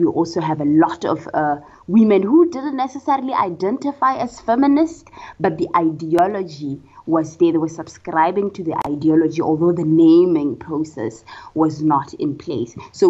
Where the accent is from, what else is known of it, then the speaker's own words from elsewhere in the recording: Botswana; English is a second language; I'm from Botswana and Bonso is from South Africa. So share Setswana as a language, but it's quite different.